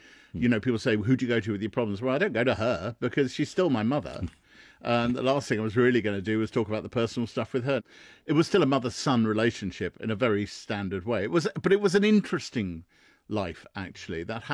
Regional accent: Harrow, London, United Kingdom; Yeah, I grew up in Harrow.

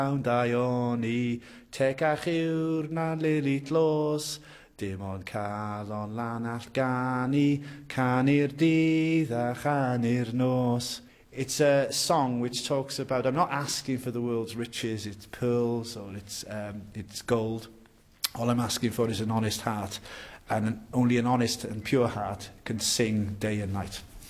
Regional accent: Wales, United Kingdom; Gefndir Somali, and erbyn hyn, Cymro dwi. I come from a Somali background, but now I'm a Welshman.

